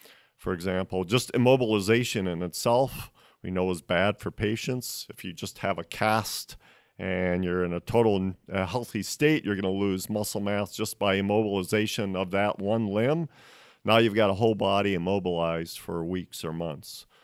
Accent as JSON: {"language": "English", "region": "Minnesota", "country": "United States", "said": "I'm from Minnesota. I love the outdoors."}